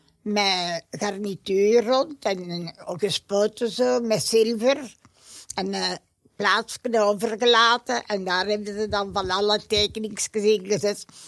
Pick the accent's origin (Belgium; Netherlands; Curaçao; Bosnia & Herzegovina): Belgium; Steenokkerzeel, Flanders; now in Berchem, Belgium; Ik ben van Sint-Okkerzeel.